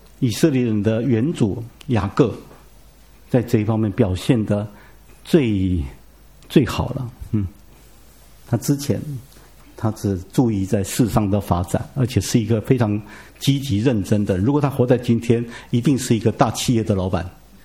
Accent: Taiwan; 我们从小在台湾就整天听复兴这个字眼

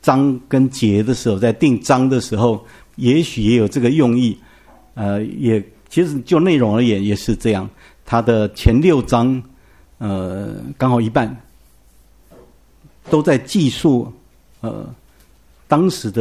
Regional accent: Taiwan; 我们台湾人不太喜欢尼克森，中国人比较喜欢。

